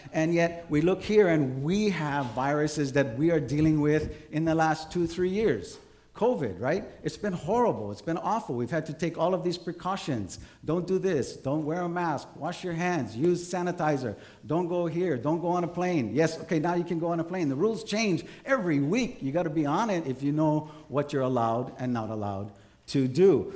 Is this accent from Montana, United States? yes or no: yes; Montana, United States; I know that I'm originally from Montana, and on eastern Montana, they have wheat fields that go for miles.